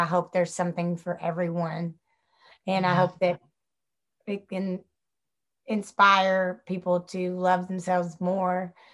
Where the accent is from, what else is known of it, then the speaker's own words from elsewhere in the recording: the South, United States; accent: Southern; So if you want to hear it in my Southern accent, you can